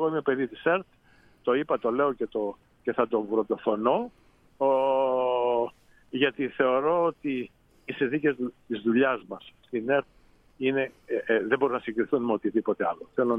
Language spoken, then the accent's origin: Greek; Vyziki, Peloponnese, Greece; εγώ είμαι από το Βυζίκη της Γορτινίας